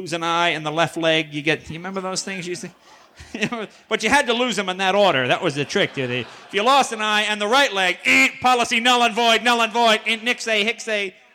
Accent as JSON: {"language": "English", "region": "East", "country": "United States", "said": "I come from the East originally"}